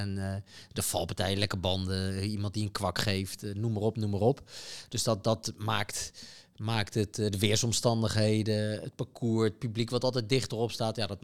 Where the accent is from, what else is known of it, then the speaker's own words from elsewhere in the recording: The Hague, South Holland, Netherlands; Ja, traditie in Den Haag. Ik kom oorspronkelijk uit Den Haag.